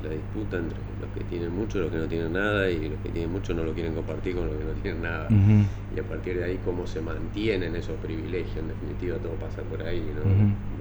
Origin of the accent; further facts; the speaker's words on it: Puerto Iguazú, Misiones, Argentina; Yo soy de Puerto Iguazú, entonces mi infancia, bueno, esta triple frontera, sí. Esta historia cultural de los tres países estaba muy mezclada